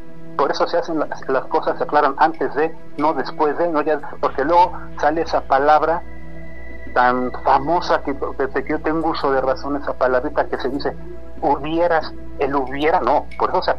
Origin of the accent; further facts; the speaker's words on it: Guadalajara, Jalisco, Mexico; Como dicen allá en mi pueblo, yo soy originario de Guadalajara.